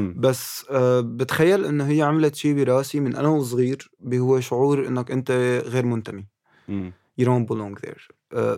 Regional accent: Damascus, Damascus Governorate, Syria; also born or lived in United Kingdom / United States; أنا خلقت بسوريا بدمشق بمخيم اليرموك بعمر 3 سنين. غادرت على بريطانيا لمدة سنة تقريبا، بعدين رحت على أمريكا لمدة سنة وشويتين، وعدت بعمر 7 سنين 6 سنين ونص إلى مخيم اليرموك.

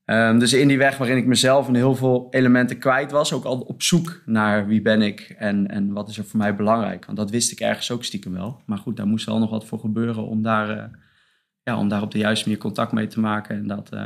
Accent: Leusden, Utrecht, Netherlands; also born or lived in Amersfoort; In Amersfoort geboren, opgegroeid in Leusden.

